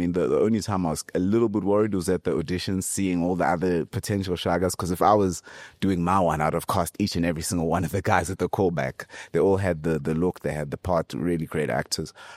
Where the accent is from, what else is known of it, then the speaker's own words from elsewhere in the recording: Pangeni, South Africa; born there; I was born in Pangeni.